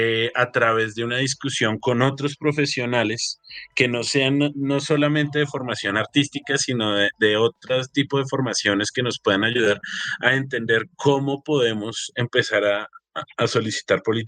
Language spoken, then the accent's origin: Spanish; Colombia; Una cosa que yo reconozco directamente en mi país, como que no podría aventurarme en otro lado, pero que reconozco, por ejemplo, en Colombia